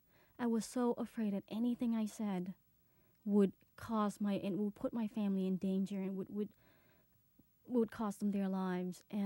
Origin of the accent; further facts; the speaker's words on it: Phnom Penh, Cambodia; all of the social, civilized world that I grew up with in Phnom Penh, it was all banned.